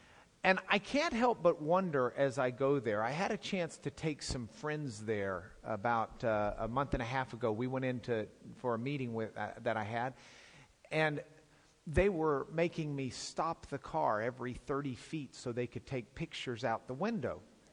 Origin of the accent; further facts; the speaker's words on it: Lubbock, Texas, United States; I come from Lubbock, okay?